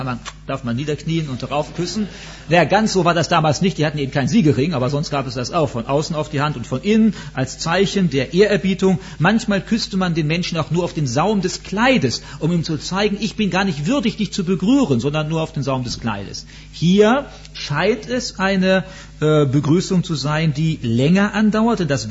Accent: Germany; Also in Deutschland, wo ich groß geworden bin

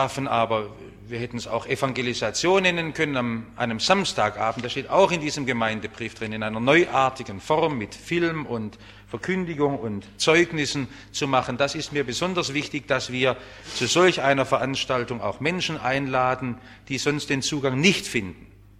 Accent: Germany; Man stößt auf Schritt und Tritt auf diese Frage auch in unserem Leben und wir als Deutsche können an Israel so wenig tun.

